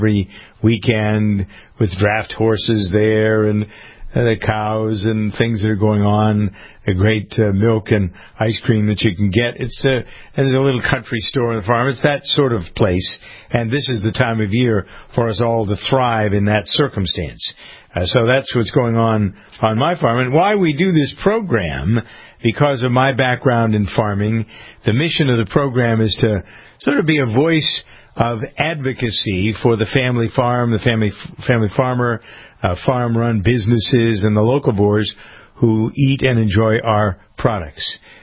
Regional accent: United States; I am an American dairy farmer

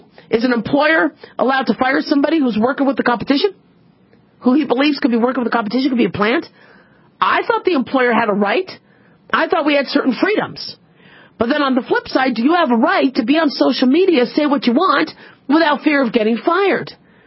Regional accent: United States; born there; even though I was born in America, I'm a U.S. citizen, right?

